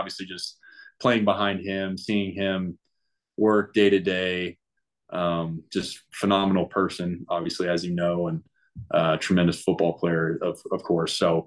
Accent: Texas, United States; Like growing up in Texas, I wasn't a huge Cowboys fan or Texans fan.

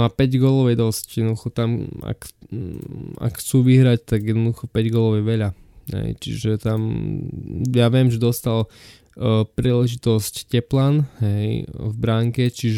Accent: eastern Slovakia, Slovakia; celkovo ja som z východu a ja fandím týmto tímom našim, klubom

